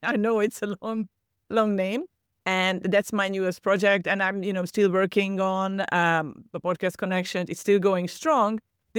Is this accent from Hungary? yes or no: yes; Hungary; now in Cyprus; So I was born and raised in Hungary in Central Europe and ended up living in Cyprus 14 years ago and counting in a beautiful Mediterranean island.